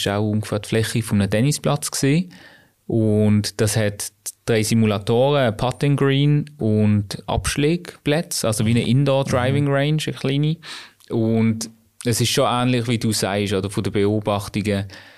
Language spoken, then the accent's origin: German; Basel, Basel-Stadt, Switzerland; born there; Geboren in Basel, im Gellert-Quartier.